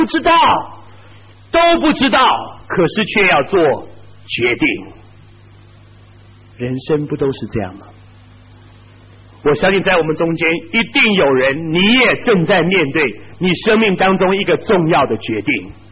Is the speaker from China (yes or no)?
no; Taiwan; 我说我从台湾来